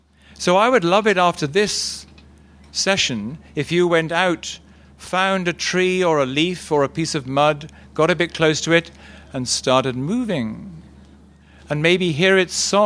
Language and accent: English; South East England, United Kingdom; I'm from South Bucks